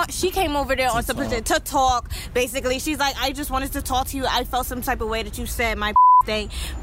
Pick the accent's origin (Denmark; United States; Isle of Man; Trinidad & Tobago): United States; Brooklyn, New York; Look, I'm from Brooklyn, New York. Do not try me. We don't play fair.